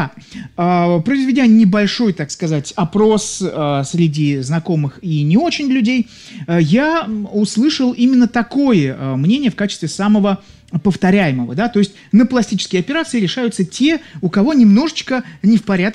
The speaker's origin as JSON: {"language": "Russian", "region": "Saint Petersburg", "country": "Russia", "said": "Вот я, например, из Санкт-Петербурга, замечательного города-героя."}